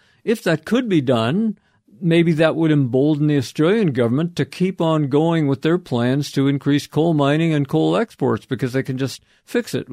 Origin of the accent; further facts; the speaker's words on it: Milan, Lombardy, Italy; from Milan.